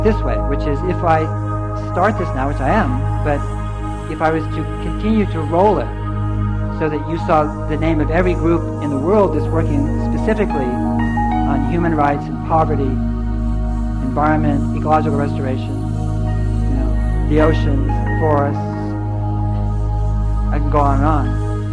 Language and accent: English; Berkeley, California, United States; because I grew up in Berkeley